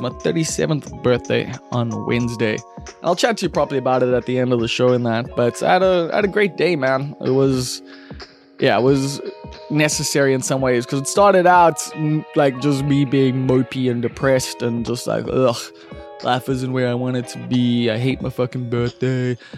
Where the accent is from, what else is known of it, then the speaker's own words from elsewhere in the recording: Umbilo, KwaZulu-Natal, South Africa; I come from Umbilo and like grew up in a single parent home.